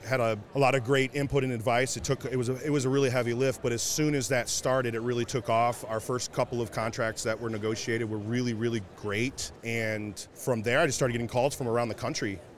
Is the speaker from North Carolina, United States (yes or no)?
no; Columbus, Ohio, United States; I am from Columbus, Ohio.